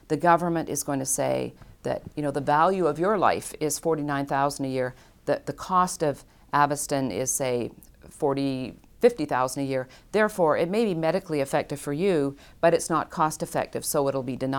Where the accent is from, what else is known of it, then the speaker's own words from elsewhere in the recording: Canada; Well, I'm Canadian, and I grew up under government-run healthcare.